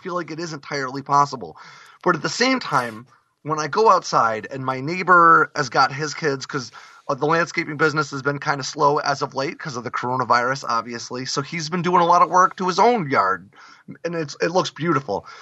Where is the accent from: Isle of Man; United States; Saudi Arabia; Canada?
United States; Vermont; I'm a guy from Vermont who also spent a long time in the Marines, you know?